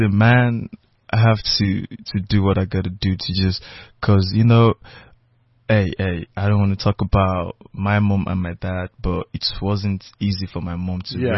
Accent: Ibadan, Oyo, Nigeria; Ibadan, yeah.

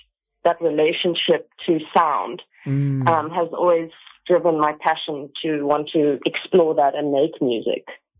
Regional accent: Johannesburg, Gauteng, South Africa; moved away as an adult; No, so I'm originally from Johannesburg, from Four Ways.

